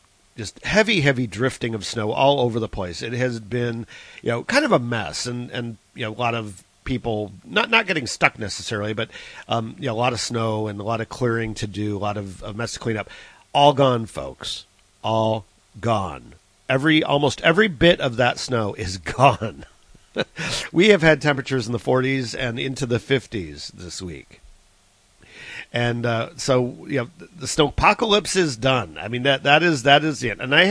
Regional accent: Cleveland, Ohio, United States; also born or lived in Florida; No, I lived in Florida for a long time, though. I'm actually originally from the area of Cleveland, Ohio, which is another one of these Midwestern states.

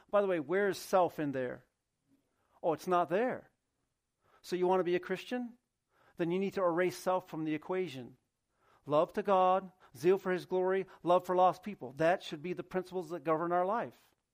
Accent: Union Springs, United States; I grew up, as I told you, I'm from Union Springs. I grew up around Union Springs my whole life.

